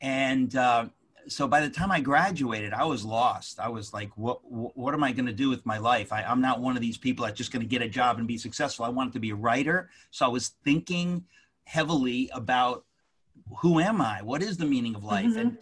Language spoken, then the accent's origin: English; Queens, New York, United States; born there; And I was born here in New York. It was in Queens, where our president Trump was born, right in Queens.